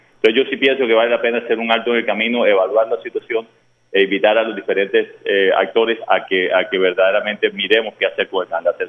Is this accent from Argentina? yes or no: no; Barranquilla, Atlántico, Colombia; que realmente es inaceptable para nosotros como portuarios y como barranquilleros.